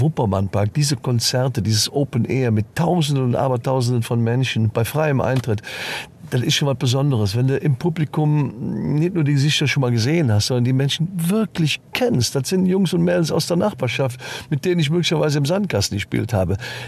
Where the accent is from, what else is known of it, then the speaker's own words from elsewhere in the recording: Schlebusch, North Rhine-Westphalia, Germany; Ich bin in Schlebusch geboren und werde ewig ein Schlebischer Junge bleiben.